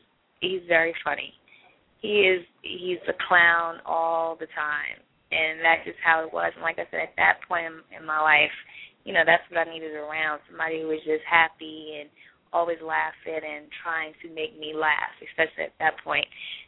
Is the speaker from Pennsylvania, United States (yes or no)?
no; New Orleans, Louisiana, United States; now in Houston, United States; It was in Houston. It was after Hurricane Katrina. I was out here. And I'm from New Orleans, and we just met out here on my birthday, and it was 5 years ago.